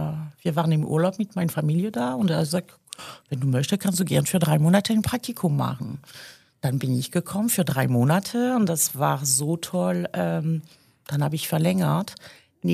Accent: Brittany, France; German is a second language; now in Germany; Ja, also ich bin in Frankreich die Nähe von die Bretagne. Groß geworden.

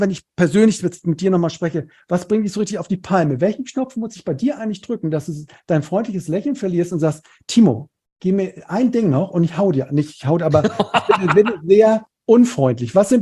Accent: Cologne, North Rhine-Westphalia, Germany; Ich komme aus dem Rheinland, aus Köln. Ich bin ja hier in Köln.

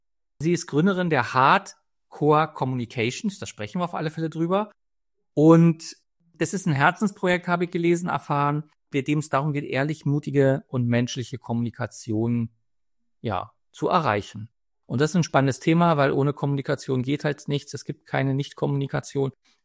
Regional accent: Berlin, Germany; ich sitze in Berlin. Ich bin Berliner. Quasi sitze ich wirklich im Zentrum der Macht zwischen dem Wirtschaftsministerium und dem Verkehrsministerium.

